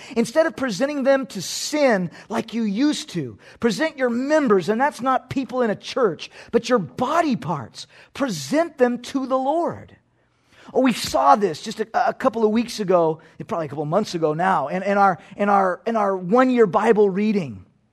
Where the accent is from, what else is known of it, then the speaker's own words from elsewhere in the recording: Texas, United States; Now listen, I know I'm from Texas.